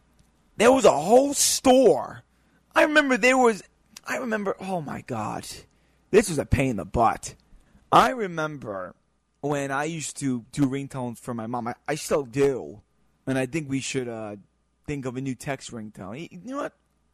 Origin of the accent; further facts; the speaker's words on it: New York, United States; Especially I'm from New York, so of course I'm going to enjoy it.